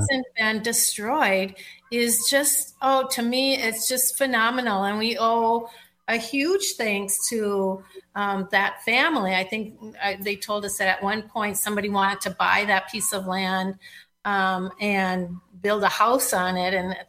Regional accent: Minnesota, United States; like I grew up in Stearns County, where the quarries are deep, deep, deep, deep, deep, where they cut all the granite out of it. And we'd go swimming in those in the summer.

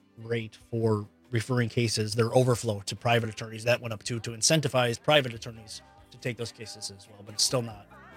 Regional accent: Waukesha, Wisconsin, United States; I just wanted to say that as a lifelong Waukesha. I grew up in Waukesha.

